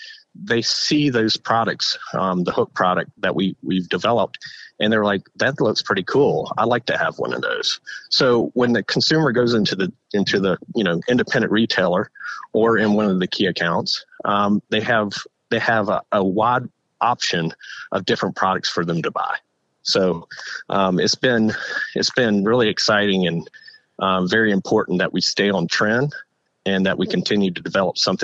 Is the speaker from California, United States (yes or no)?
no; South Carolina, United States; I grew up in South Carolina at an early age, was exposed to what I call the swamp. You know, it's a bunch of low country down here in South Carolina.